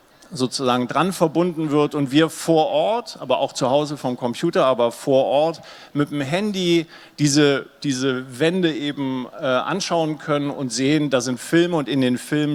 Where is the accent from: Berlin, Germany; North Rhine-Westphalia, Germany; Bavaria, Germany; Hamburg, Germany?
Berlin, Germany; ich komme nicht aus Köln, ich komme aus Berlin